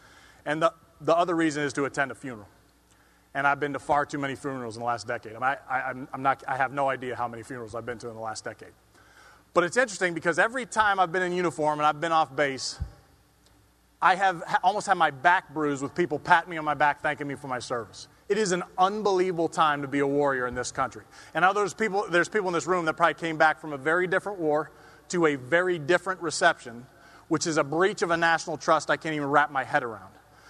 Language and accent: English; California, United States; I had the good sense, even growing up in California, to marry a beautiful gal from Kentucky.